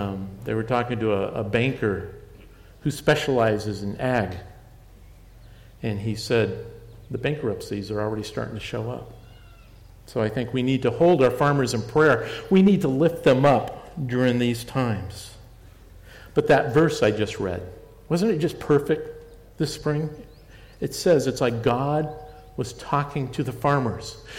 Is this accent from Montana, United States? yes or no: no; Seattle, Washington, United States; If you don't know my background, I'm from the West Coast, specifically the Seattle area.